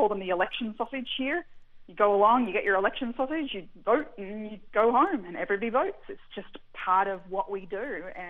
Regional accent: Australia; I think the compulsory voting is important, and I say that as an Australian.

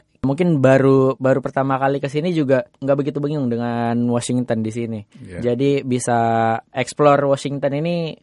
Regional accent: Jakarta, Indonesia; now in United States; Saya berasal dari Jakarta dan saat ini saya sedang kuliah, masih masa kuliah, semester akhir di Brawijaya University di Kota Malang.

